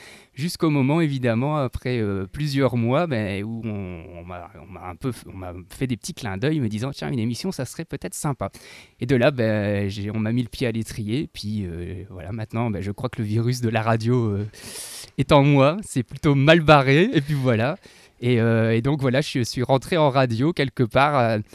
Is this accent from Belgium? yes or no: yes; Tournai, Wallonia, Belgium; accent: Belgian; Alors moi je suis originaire de Tournai. Voilà, j'habite du côté de la ville d'Antoin. Nous sommes à 5 minutes de la frontière franco-belge.